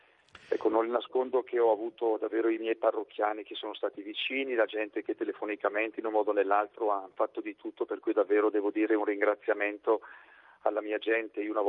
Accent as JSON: {"language": "Italian", "town": "Val Brembo", "region": "Lombardy", "country": "Italy", "lives_now": "Carenno, Italy", "said": "nel mio paese, io sono di Val Brembo, vicino a Bergamo"}